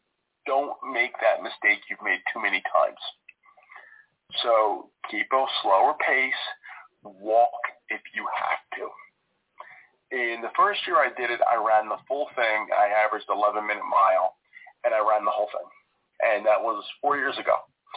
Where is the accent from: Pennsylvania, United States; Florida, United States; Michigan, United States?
Pennsylvania, United States; Philadelphia; I grew up in Philadelphia, so those landmarks are basically in my backyard.